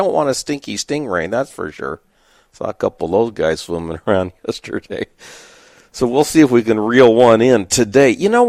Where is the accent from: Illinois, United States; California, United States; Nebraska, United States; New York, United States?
California, United States; I saw a big jump in my home state where I grew up, California.